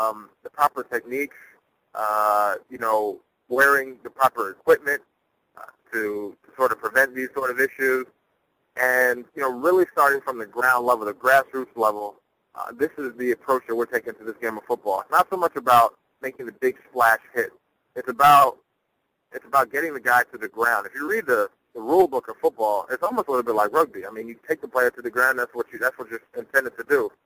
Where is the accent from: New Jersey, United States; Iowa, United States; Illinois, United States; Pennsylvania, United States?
New Jersey, United States; being a Northerner, a Yankee, from New Jersey, and going down to Florida State was a lot of fun.